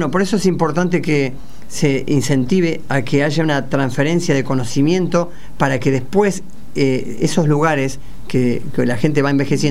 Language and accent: Spanish; San Nicolás, Argentina; vengo de San Nicolás